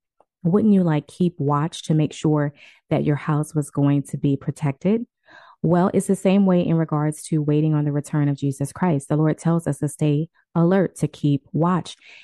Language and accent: English; Louisiana, United States; moved away; I'm not in Louisiana, but I'm from Louisiana